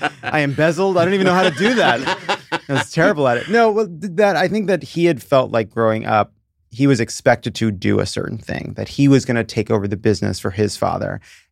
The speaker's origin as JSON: {"language": "English", "region": "New York", "country": "United States", "tie": "born or raised there", "said": "It was I grew up on Long Island, Jewish parents. My father ran a box factory. My mother had worked at department stores and then became a homemaker."}